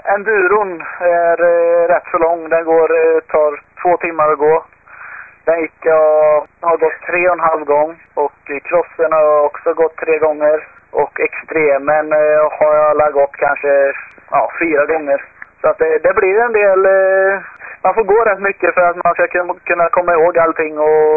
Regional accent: Skövde, Västra Götaland County, Sweden; så tar jag mina kompisar studenten hemma i Skövde då.

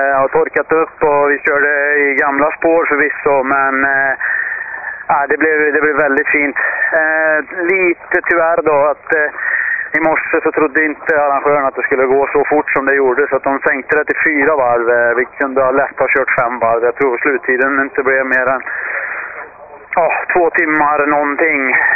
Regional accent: Sweden; jag hade väl tänkt att jag skulle bli som svensk två här

